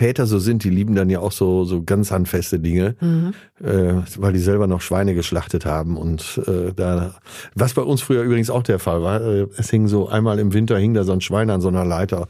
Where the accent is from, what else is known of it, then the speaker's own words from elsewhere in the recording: Essen, North Rhine-Westphalia, Germany; born there; 1965 bin ich in Essen zur Welt gekommen.